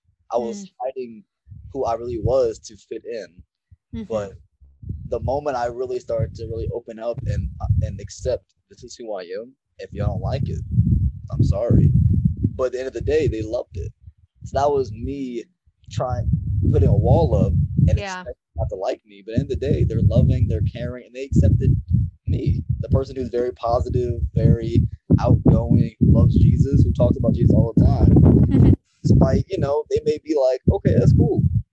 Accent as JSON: {"language": "English", "town": "New Orleans", "region": "Louisiana", "country": "United States", "tie": "born or raised there", "said": "Yes, ma'am. I'm born and raised in Louisiana. I was born in New Orleans."}